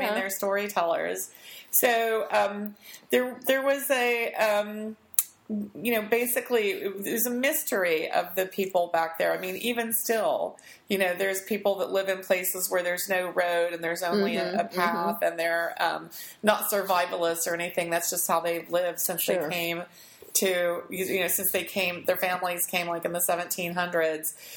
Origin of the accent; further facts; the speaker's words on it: West Virginia, United States; And I grew up in West Virginia